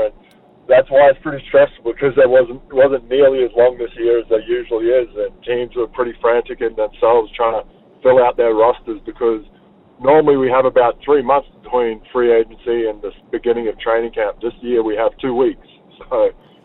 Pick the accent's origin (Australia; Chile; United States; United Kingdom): Australia; growing up in Australia